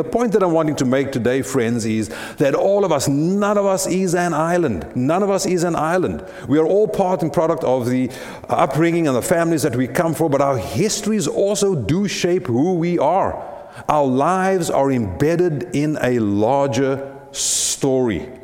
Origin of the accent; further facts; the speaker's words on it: South Africa; I tell you that I am a South African of mixed race origin